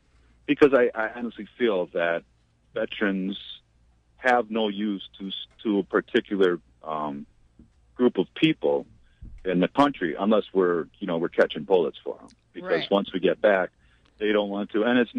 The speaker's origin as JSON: {"language": "English", "country": "United States", "said": "we're from the United States and not everybody is bad."}